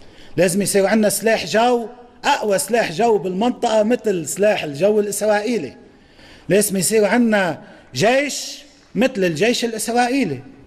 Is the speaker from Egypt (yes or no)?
no; Lebanon; وفي تجربتنا نحن كلبنانيين